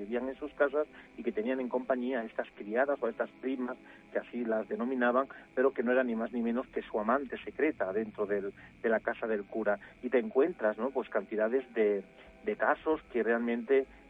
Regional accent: Extremadura, Spain; yo que soy extremeño, lo he escuchado más de una vez

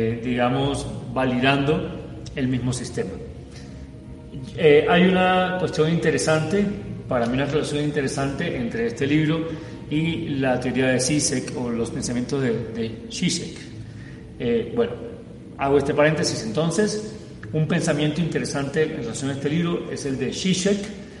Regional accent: Cuba; en el año 84, yo soy cubano, nací en Cuba y viví en esta época

